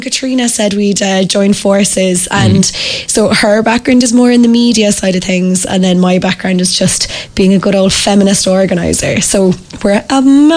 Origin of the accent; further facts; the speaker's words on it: Cork, Munster, Ireland; I'm from Cork, so I was delighted to be able to come back